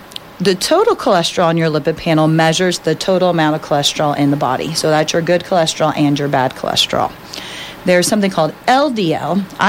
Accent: Phillipsburg, Kansas, United States; I was born and raised in Phillipsburg

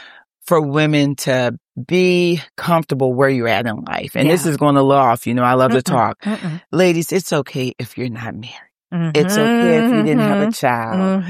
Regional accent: St. Petersburg, Florida, United States; also born or lived in Clearwater; I was born in Clearwater, Florida. Left home at age 10. I ran away at age 10 due to my mother fought with substance abuse. So from Clearwater, I went to St. Petersburg, Florida.

